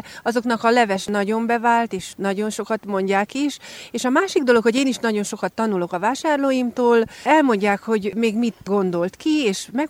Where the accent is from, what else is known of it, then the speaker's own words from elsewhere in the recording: Praid, Harghita, Romania; Parajdról vagyok, Laska gombatermesztők vagyunk.